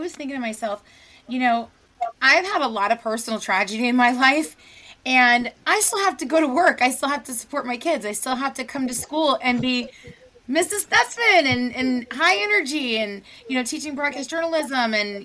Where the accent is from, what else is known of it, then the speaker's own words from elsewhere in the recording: Florida, United States; I was born and raised in South Florida. So by default, I always root for the home team